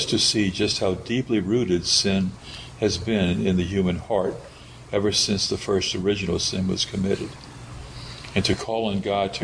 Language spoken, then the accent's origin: English; New Orleans, Louisiana, United States; I grew up in New Orleans, and I swear, everybody in every mother in New Orleans has some kind of Jewish background somewhere